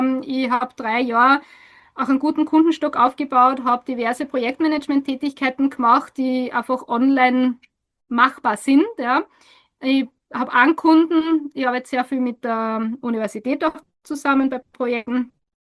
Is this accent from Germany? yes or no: no; Austria; die hätte ich gern bei uns in Österreich.